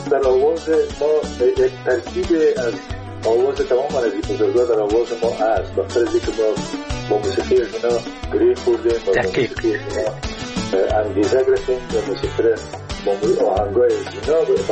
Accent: Kunduz, Afghanistan; born there; در قندوز در زمانی که ما به دنیا آمدم، پدرم در اسپینزر قندوز مصروف ایفای وظیفه بوده و در اون زمان البته تا سنای 3 سالگی ما در قندوز بودیم، مکتب نرفتیم در قندوز،

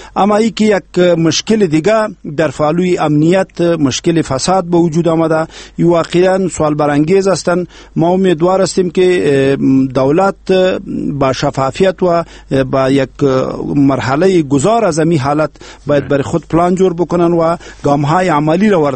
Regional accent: Afghanistan; ما کل ما افغان هستیم

